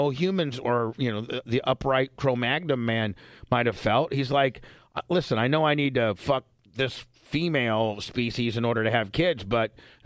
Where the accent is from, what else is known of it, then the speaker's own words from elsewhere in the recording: Indiana, United States; because I'm white trash from Indiana